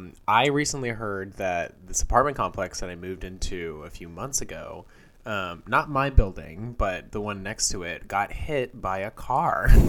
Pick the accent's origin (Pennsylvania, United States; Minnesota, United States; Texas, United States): Texas, United States; Austin; I was just going to say that like growing up in Austin, like there's a lot of, streets that weren't major roads at one particular time.